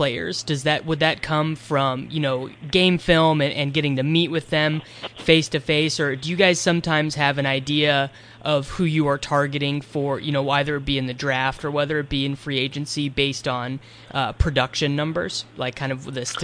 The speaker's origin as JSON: {"language": "English", "country": "United States", "said": "So as an American who watches the game"}